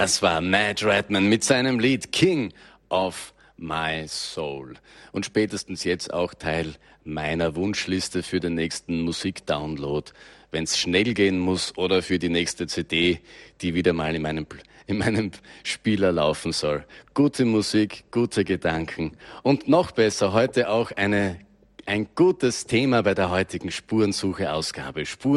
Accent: Austria; Bei uns in Österreich sagt man ganz kurz Maria Lichtmess

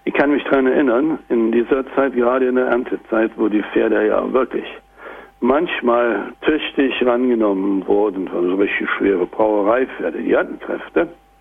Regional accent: Thuringia, Germany; Im Eichsfeld, wo ich herkomme, kann ich mich erinnern, wurde ein Haus gebaut.

